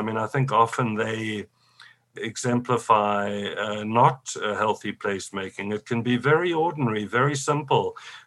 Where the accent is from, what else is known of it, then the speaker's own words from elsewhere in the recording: South Africa; And especially because I come from South Africa, where I've driven past areas where people are living literally in a black garbage bag on a cold field.